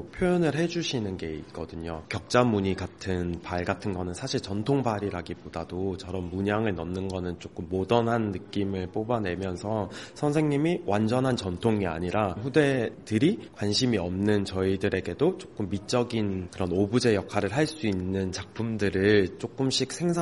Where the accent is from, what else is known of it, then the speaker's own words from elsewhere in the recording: Tongyeong, South Gyeongsang, South Korea; 제 고향이 통영인데